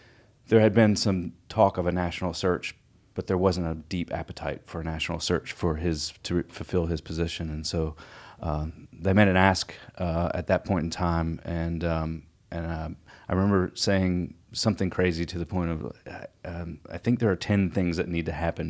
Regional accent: Maryland, United States; now in Chattanooga, United States; I am actually in Chattanooga originally. I'm from Maryland.

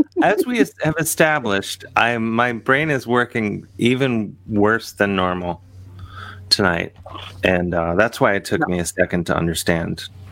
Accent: Cleveland, Ohio, United States; It's, you know, I'm from Cleveland. It's close enough.

